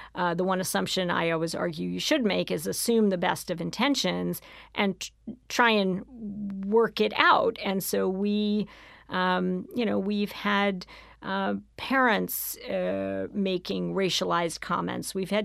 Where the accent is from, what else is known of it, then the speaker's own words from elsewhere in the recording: Harlem, New York, United States; I grew up in Harlem. You can be white and grow up in Harlem. I went to District 5 schools as a child.